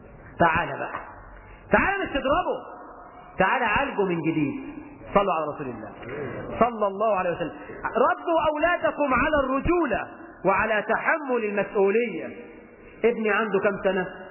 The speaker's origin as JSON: {"language": "Arabic", "country": "Egypt", "said": "واحنا عندنا في مصر امثال تشجع على السرقة."}